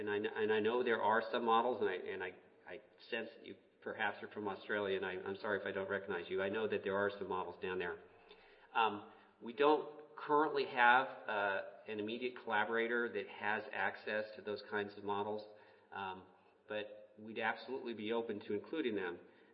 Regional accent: Spokane, Washington, United States; I grew up in Spokane, so I'm a huge Cougar fan

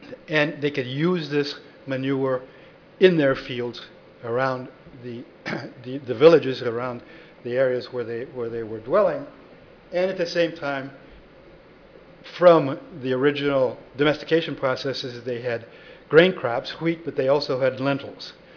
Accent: Midwest, United States; When I first went to France, I'm from the Midwest, and so everybody's talking about wearing out the soils.

